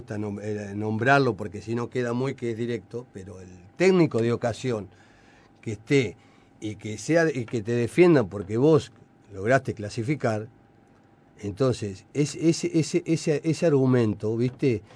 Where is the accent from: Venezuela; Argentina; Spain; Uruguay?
Uruguay; Que eso es lo que aspiro como uruguayo que soy.